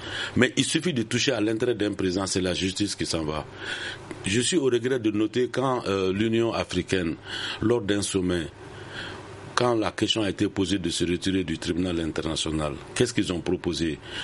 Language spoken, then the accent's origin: French; Mali; chez nous au Mali